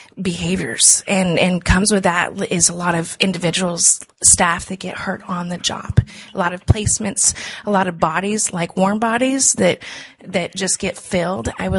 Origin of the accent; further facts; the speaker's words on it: Ukraine; English is a second language; I myself am from Ukraine, so English is my second language.